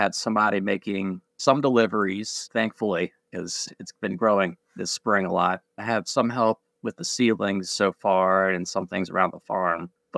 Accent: Catonsville, Maryland, United States; I'm from Catonsville. We had a house right by UMBC with a little yard

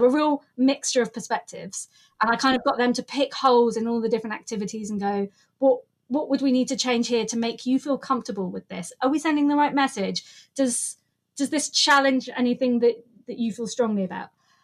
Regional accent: South West England, United Kingdom; accent: Cornish; Yeah, I'm Cornish, so I like to put some rolling R's in there.

